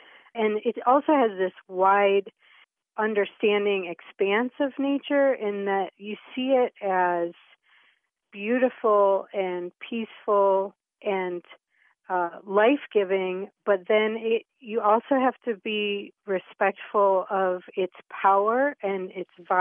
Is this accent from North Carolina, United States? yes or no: yes; Cary, North Carolina, United States; I'm from Cary, North Carolina.